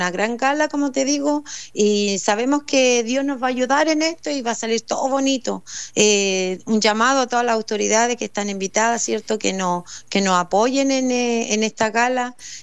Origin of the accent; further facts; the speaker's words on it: Lota, Biobío, Chile; pude dejar bien alto el nombre de mi pueblo, que es Lota.